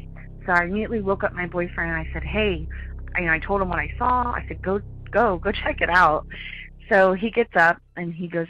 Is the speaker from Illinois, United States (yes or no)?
no; Jacksonville, Florida, United States; I'm from Jacksonville, Florida.